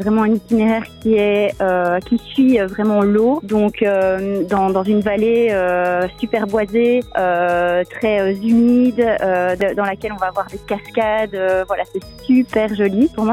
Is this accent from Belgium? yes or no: yes; Wallonia, Belgium; Il y a des balades surtout en terre de Meuse, donc c'est là d'où je viens, donc c'est la SB et le Condreau, passant par la vallée de la Meuse, donc du côté de Huy, Modave, Warem, etc. Donc ça c'est vraiment ma région.